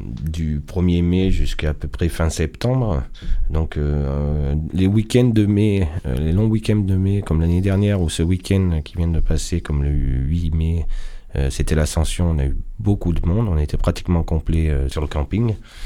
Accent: Toulouse, Occitanie, France; moved away; Donc, je venais de Toulouse, qui est une belle région aussi.

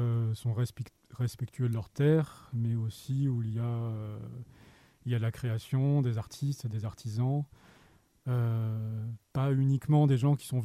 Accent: Gap, Provence-Alpes-Côte d'Azur, France; also born or lived in Lyon; Ça fait 7 ou 8 ans que je suis arrivé dans le coin. Je suis originaire de Gap, donc pas si loin de ça que... pas si loin d'ici. Et voilà, je suis passé à Lyon pendant un certain temps, en Haute-Loire

